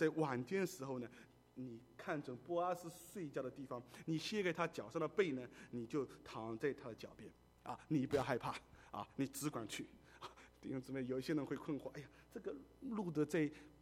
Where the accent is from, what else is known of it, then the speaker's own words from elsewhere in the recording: China; born there; 我在大陆出生，讲话的口气都会有不一样